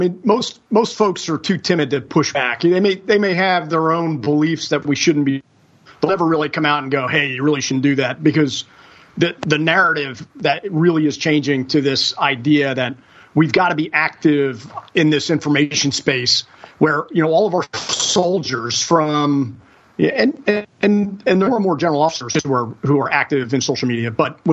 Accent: New Jersey, United States; And I grew up, I was the youngest of five kids, four of us boys, growing up in New Jersey.

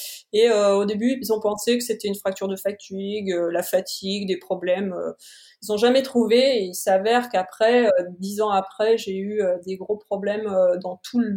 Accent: Normandy, France; je suis originaire de Normandie, donc c'est le point fort

